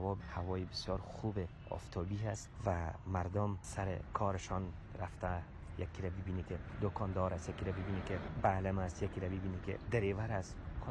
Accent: Mazar-i-Sharif, Balkh, Afghanistan; از مزار شریف هستم

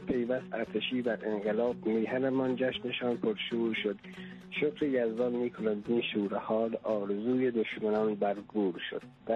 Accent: Ilam, Iran; من متولد 58 هستم، … از ایلام، شرطان در شهر. بعد از انقلاب به دنیا آمدم

